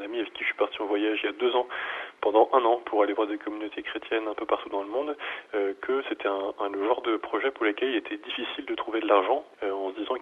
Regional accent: Paris, Île-de-France, France; Moi, je suis parisien, on imagine Noël depuis Paris

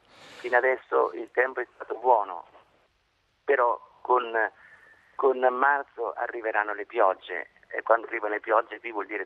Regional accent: Bergamo, Lombardy, Italy; so che io sono di Bergamo, anche a Bergamo sono arrivati alcuni feriti da qua

